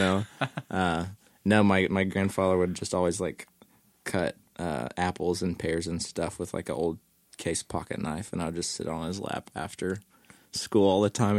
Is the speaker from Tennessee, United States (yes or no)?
yes; Kodak, Tennessee, United States; From Knoxville. Well, okay. Kodak, just outside of Knoxville. It's like 30 miles or so east of Knoxville.